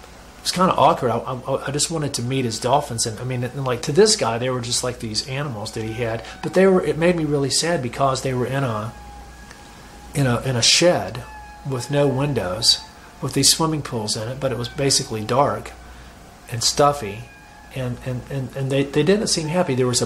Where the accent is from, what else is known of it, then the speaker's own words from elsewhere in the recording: North Carolina, United States; which was in a neighboring town to where I grew up in North Carolina.